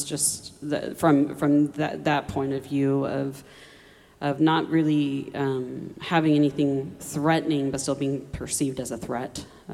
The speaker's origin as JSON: {"language": "English", "region": "Oklahoma", "country": "United States", "tie": "born or raised there", "said": "Well, yeah, I grew up in Oklahoma. I grew up in a family that was both Citizen Potawatomi"}